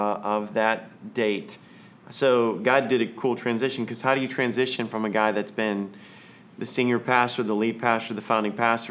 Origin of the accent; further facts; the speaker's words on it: Alabama, United States; I called my pastor, my home pastor, Malcolm Carter, that I grew up in Alabama, and he took over my home church.